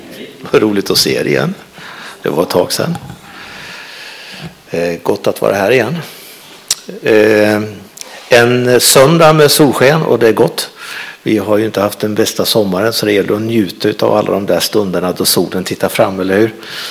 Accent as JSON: {"language": "Swedish", "town": "Flen", "region": "Södermanland", "country": "Sweden", "tie": "born or raised there", "said": "När jag växte upp i Flen, då gick jag i mellanstadiet och högstadiet."}